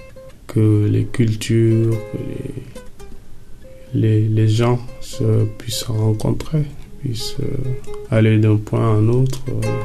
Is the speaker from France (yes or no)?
no; Brussels, Belgium; De Bruxelles.